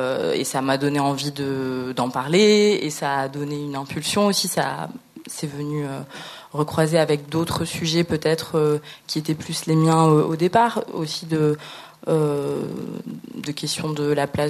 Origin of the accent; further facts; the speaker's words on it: France; moi, je suis métisse, d'un père camerounais, que j'ai grandi en France.